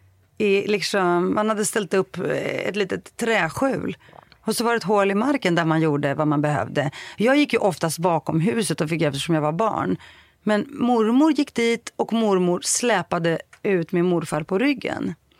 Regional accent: Greece; also born or lived in Sweden; Och sen åkte vi tillbaka hem till vårt hemland Grekland.

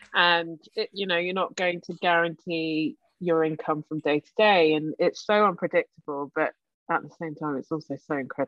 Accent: London, United Kingdom; Grew up in St John's Wood because my parents had a corner shop and I used to be sitting in the window drawing as a kid. and then we moved to South Kilburn and I went to school in Marylebone

